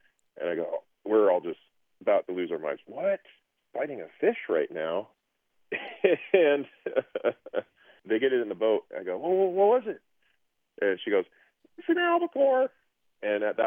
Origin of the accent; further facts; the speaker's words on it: Sitka, Alaska, United States; born and raised in Sitka, and never been tuna fishing in my life up until a week ago.